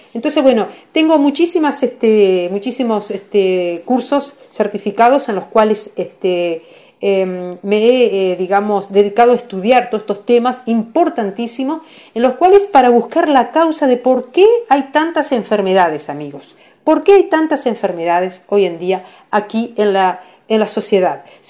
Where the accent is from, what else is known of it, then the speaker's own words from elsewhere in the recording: Uruguay; soy del país de Uruguay.